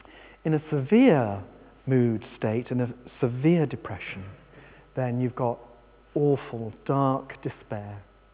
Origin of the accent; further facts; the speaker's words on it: England, United Kingdom; However, I'm English